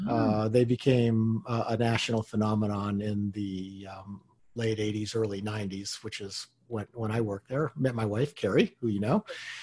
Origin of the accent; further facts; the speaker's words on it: Anchorage, Alaska, United States; The short story, I grew up in Anchorage, Alaska. Moved to Seattle to go to school at Seattle University in the early 80s